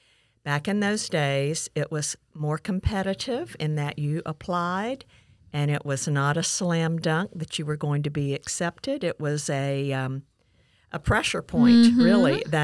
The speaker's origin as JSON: {"language": "English", "town": "Auburndale", "region": "Florida", "country": "United States", "tie": "born or raised there", "said": "I am an Arbondalian from Arbondale, Florida, my entire life. Born in Winter Haven Hospital, and still love living in Arbondale"}